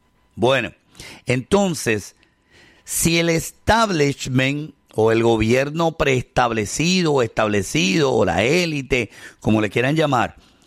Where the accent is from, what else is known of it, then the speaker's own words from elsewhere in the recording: Colombia; now in Boston, United States; Yo soy colombiano.